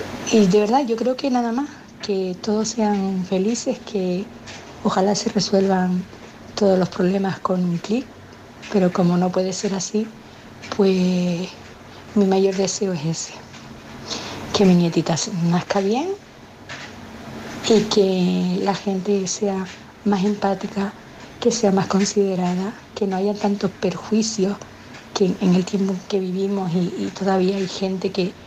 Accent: Tenerife, Canary Islands, Spain; soy de Tenerife

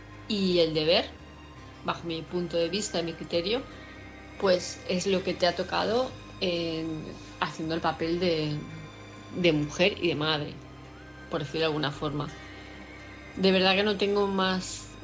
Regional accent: Palma, Balearic Islands, Spain; de Palma de Mallorca

